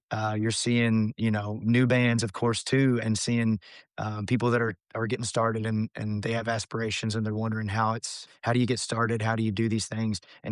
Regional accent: Liberty, Kentucky, United States; I'm from Kentucky myself, so we're kind of neighbors.

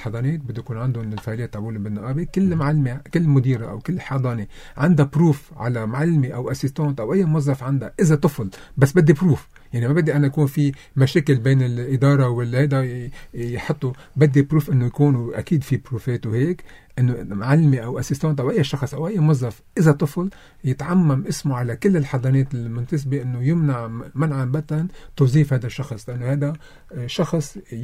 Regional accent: Lebanon; عندنا بلبنان

